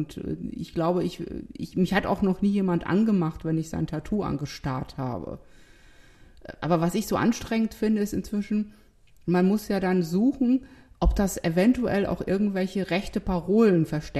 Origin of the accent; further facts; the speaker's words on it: eastern Germany, Germany; weil ich komme ja aus dem Osten